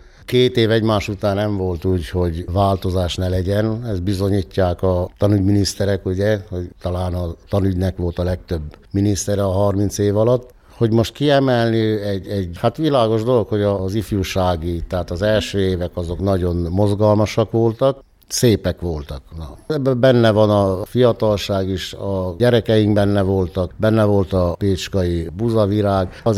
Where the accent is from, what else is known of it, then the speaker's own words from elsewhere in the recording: Brețcu, Covasna, Romania; also born or lived in Alföld; én Székelyföldről származom, Bereck községből, a feleségem pedig Pécskáról.